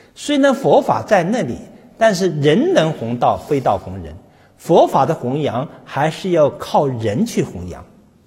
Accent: China; 为什么不能给我们中国人内心世界注入这样的思想的养料呢

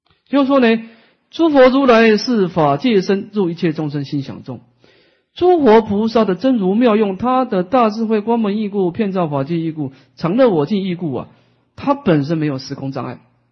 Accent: Taiwan; 的发音跟我们台湾人的发音不一样啊

